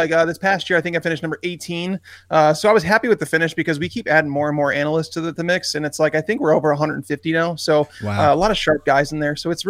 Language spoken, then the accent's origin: English; Chicago, Illinois, United States; now in Tennessee, United States; I'm from Chicago, moved to Tennessee recently